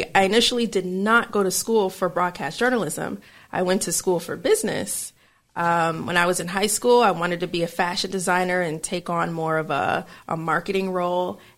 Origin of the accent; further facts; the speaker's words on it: Miami, Florida, United States; I am originally from South Florida. I'm from Miami, Florida, to be exact, Miami Lakes, Hialeah area, for those who may be familiar with that area. But I grew up there.